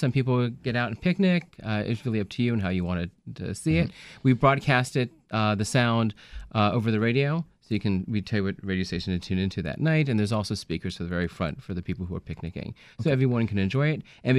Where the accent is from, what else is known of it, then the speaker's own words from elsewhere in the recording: Maryland, United States; Even when I was growing up in Montgomery County, there were drive-ins out in Gaithersburg and Howard County